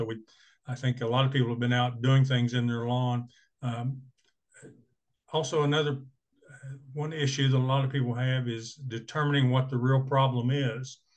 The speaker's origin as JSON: {"language": "English", "region": "Midwest", "country": "United States", "lives_now": "Colorado, United States", "said": "I'm a transplant, as many people are. I came from the East Midwest, 45 inches of rain a year or more. I did not know a person. I knew no one who had in-ground irrigation when I moved out here to Colorado."}